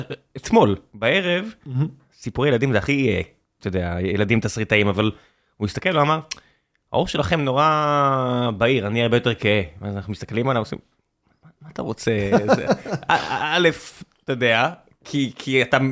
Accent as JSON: {"language": "Hebrew", "town": "Beersheba", "region": "Southern District", "country": "Israel", "tie": "born or raised there", "said": "כשאני גדלתי בבאר שבע, לא היה אף אחד בשכבה."}